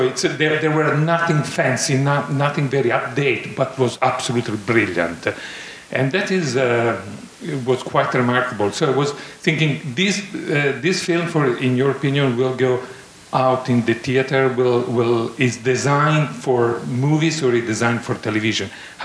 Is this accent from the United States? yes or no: no; Italy; English is a second language; I'm from Italy.